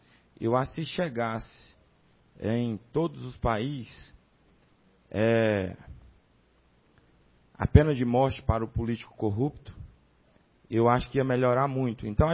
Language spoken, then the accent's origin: Portuguese; Urucuia, Minas Gerais, Brazil; born there; eu nasci ali no Urucuia, meu pai mora lá até hoje, certo?